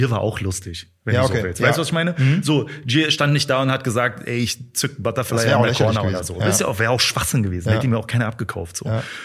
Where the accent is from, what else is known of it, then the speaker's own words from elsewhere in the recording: Berlin, Germany; yo, ich bin Anführungsstrichen stolz, Berliner zu sein oder ich bin Berliner und ja.